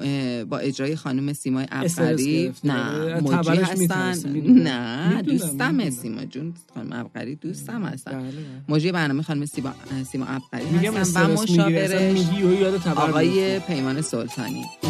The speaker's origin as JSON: {"language": "Persian", "country": "Tajikistan", "said": "من تاجیک هستم."}